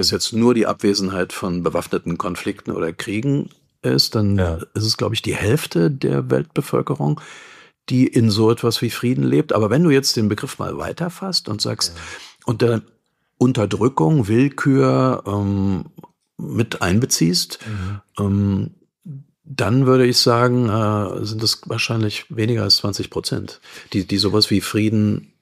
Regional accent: Dresden, Saxony, Germany; Und weißt du, ich komme ja aus Dresden.

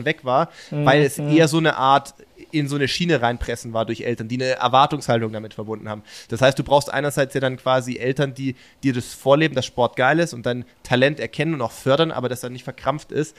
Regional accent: Baden-Württemberg, Germany; Da hatte ich auch beim aus der Gegend, wo ich herkomme

